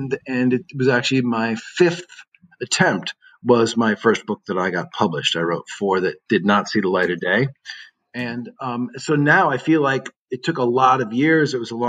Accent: New England, United States; I'm from New England, and so I had an Easterner snobbery

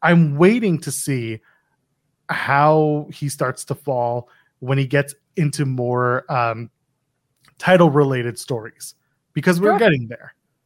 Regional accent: Canada; No, I'm Canadian. We got that out of our system in the fifth grade.

